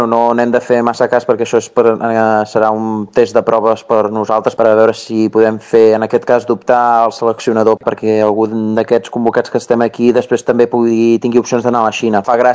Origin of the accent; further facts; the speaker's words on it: Tordera, Catalonia, Spain; des de petits aquí a Tordera doncs, jugant